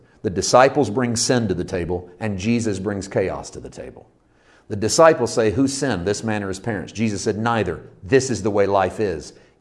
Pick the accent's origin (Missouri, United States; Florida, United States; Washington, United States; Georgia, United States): Missouri, United States; I grew up in Missouri, and right along the Mississippi River